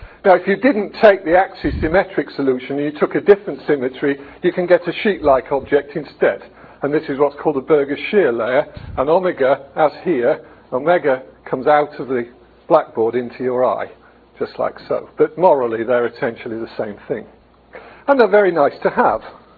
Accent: United Kingdom; Z, I'm British, so I say Z, but I occasionally switch to Z when I'm in America.

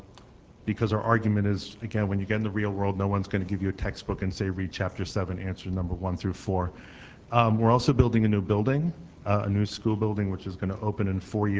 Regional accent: New York City, New York, United States; From New York City.

